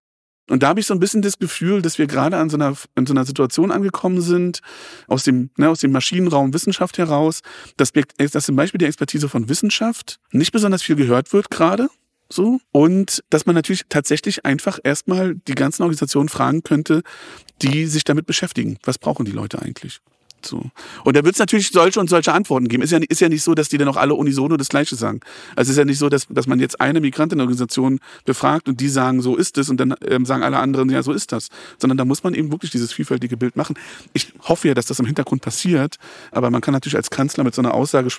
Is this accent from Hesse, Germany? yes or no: no; Berlin, Germany; wir sind beide in Berlin aufgewachsen und wir haben ja auch schon mal drüber gesprochen, beide auch nicht so weit auseinander in Berlin-Friedrichshain